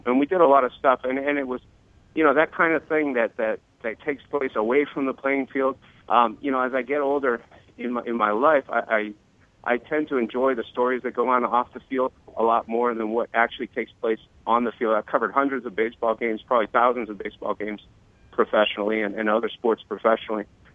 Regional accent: Canada; now in United States; I grew up in Canada, where they play football on a much bigger field than they do here in the U.S.

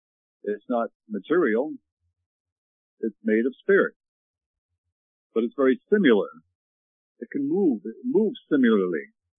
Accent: Canada; now in United States; I'm from Canada, did I tell you?

